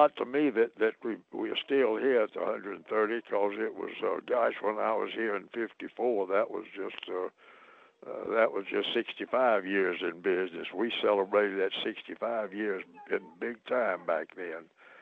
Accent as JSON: {"language": "English", "town": "Memphis", "region": "Tennessee", "country": "United States", "tie": "born or raised there", "moved": "as an adult", "said": "I was born and raised in Memphis, which is big, big, big and overflowing. But I've been here, as I say, since 54."}